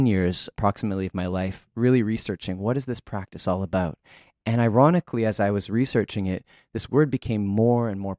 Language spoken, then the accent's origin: English; Canada; I'm from Canada and I look nothing like a Hawaiian